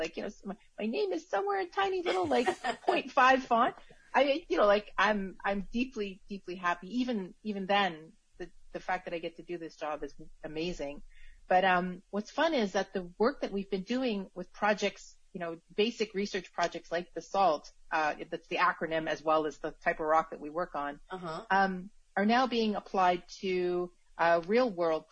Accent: Alberta, Canada; I grew up in Canada, in Alberta, and my parents, really wanted to embrace the new Canadian life, and we spent a lot of time outdoors.

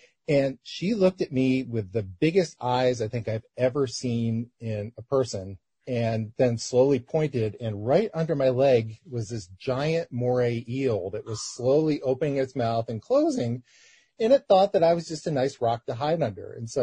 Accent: New York, United States; I mean, I grew up in New York without any oceans around, but we had a lake

